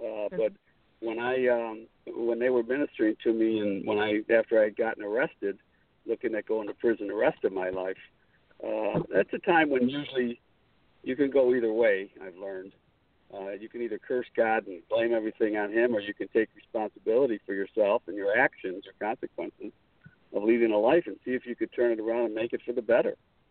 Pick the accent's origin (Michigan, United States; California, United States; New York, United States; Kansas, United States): New York, United States; Buffalo; born there; Well, I was born in Buffalo, New York, and I got my start booking bands in college.